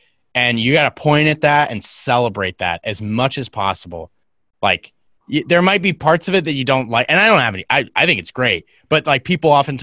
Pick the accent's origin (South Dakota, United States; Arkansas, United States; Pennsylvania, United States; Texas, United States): South Dakota, United States; Sioux Falls; Mostly because I had spent 10 years prior coming back to my hometown of Sioux Falls, traveling the world, exploring, studying all sorts of how we build cities.